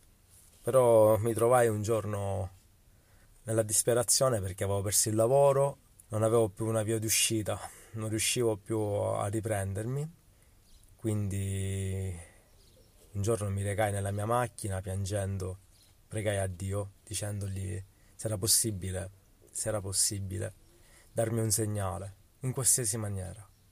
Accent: Sicily, Italy; vengo dalla Sicilia. Volevo raccontare la mia piccola esperienza che ho avuto con Dio, con Gesù, una piccola esperienza che in realtà ha cambiato totalmente la mia vita. Io provengo da una famiglia testimoni di Geova

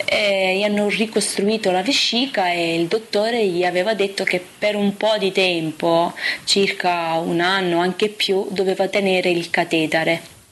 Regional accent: Sicily, Italy; Sono andata in Sicilia, nel mio paese

